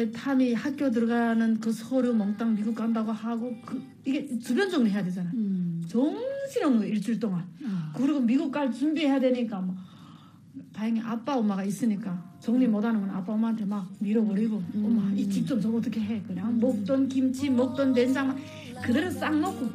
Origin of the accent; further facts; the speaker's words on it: North Korea; 저는 북한에서 서해 쪽에, 서해 바다 쪽에서 살았는데